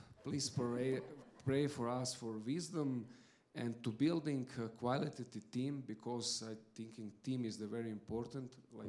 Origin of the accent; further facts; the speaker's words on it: Croatia; English is a second language; I'm from Croatia. English is my second language